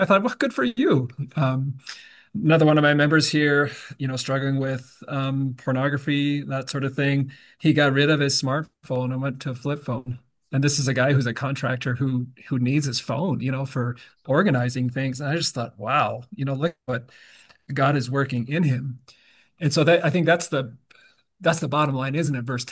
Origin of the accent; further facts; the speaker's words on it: Japan; I just thought of growing up in Japan, we had a typhoon come through